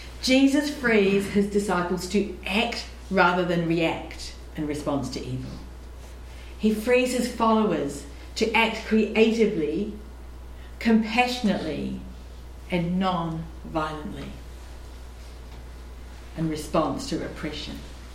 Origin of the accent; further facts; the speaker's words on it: New Zealand; in my home country, Aotearoa, New Zealand